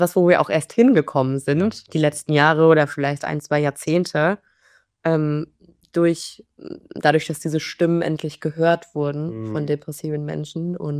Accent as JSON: {"language": "German", "region": "Hamburg", "country": "Germany", "said": "ich komme ja auch aus Hamburg"}